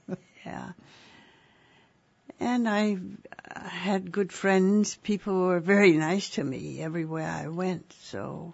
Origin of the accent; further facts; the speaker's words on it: Denmark; moved away; I've lived different places, but I was born and raised in Denmark.